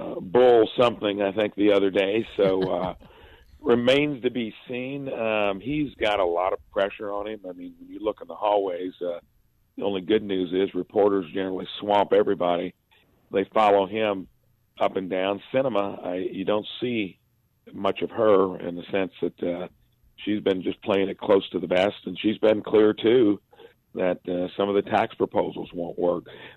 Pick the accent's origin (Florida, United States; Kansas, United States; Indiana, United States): Indiana, United States; So, yeah, even in my hometown and in the southern tip of Indiana, southwestern